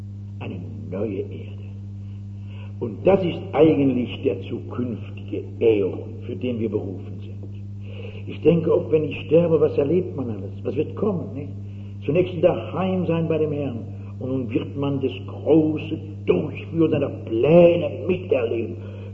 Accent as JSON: {"language": "German", "town": "Frankfurt", "region": "Hesse", "country": "Germany", "said": "Ich bin so als Frankfurterin so Ästhetin."}